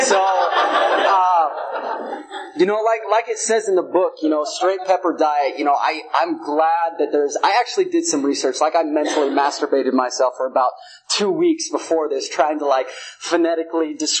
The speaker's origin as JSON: {"language": "English", "town": "Salt Lake City", "region": "Utah", "country": "United States"}